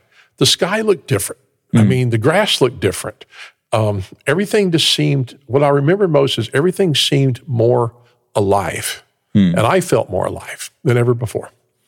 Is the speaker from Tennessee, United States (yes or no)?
yes; Memphis, Tennessee, United States; accent: Memphis; I grew up in Memphis, Tennessee. You can probably still hear the accent. Actually grew up with … all that, and his gang, and knew some of the folks connected with him. Grew up in Memphis